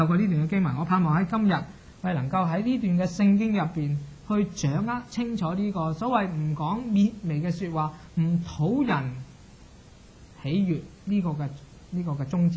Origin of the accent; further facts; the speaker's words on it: Hong Kong; 他就不会好像我们广东人香港人所讲